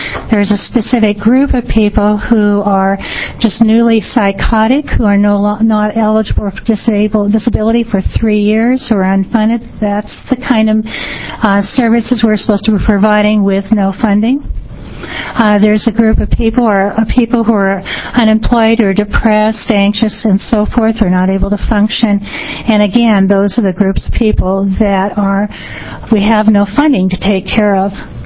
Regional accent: Columbia County, Oregon, United States; I'm from Columbia County, and as you can notice on your bar graph, we're competing with Washington County with having the least amount of money per capita. We are a poor county.

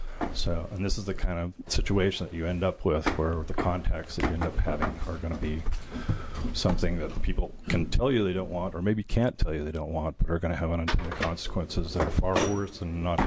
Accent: Eugene, Oregon, United States; I'm from the Eugene Springfield area.

